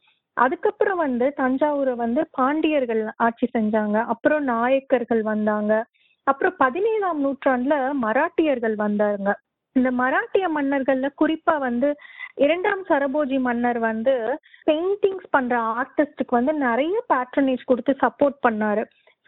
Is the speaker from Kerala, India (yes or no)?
no; Erode, Tamil Nadu, India; பிறந்து வளர்ந்து படிச்சது எல்லாம் ஈரோட்ல தமிழ்நாடு.